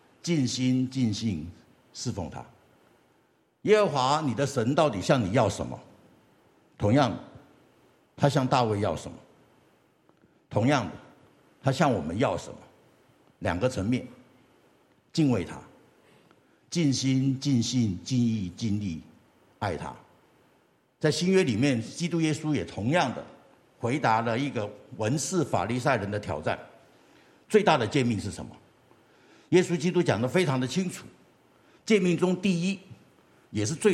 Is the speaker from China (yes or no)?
yes; China; 这一点我想我们中国人应该是很能够理解的。